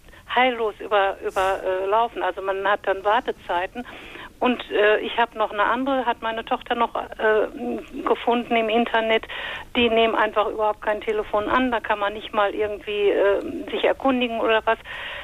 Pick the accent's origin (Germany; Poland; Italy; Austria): Germany; Detmold, North Rhine-Westphalia; Und ich komme aus Detmold